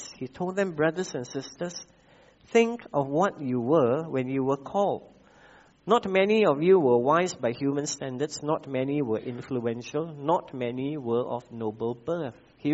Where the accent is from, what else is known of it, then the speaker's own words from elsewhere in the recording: Malaysia; Sometimes I wonder why I was born in Malaysia.